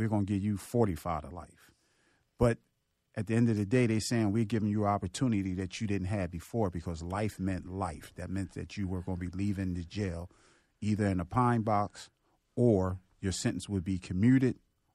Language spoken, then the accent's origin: English; Philadelphia, Pennsylvania, United States; So I grew up in North Philadelphia.